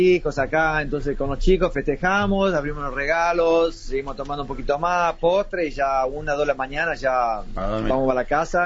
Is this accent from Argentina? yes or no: yes; Villa Carlos Paz, Córdoba, Argentina; now in Sydney, Australia; Yo soy de Villa Carlos Paz.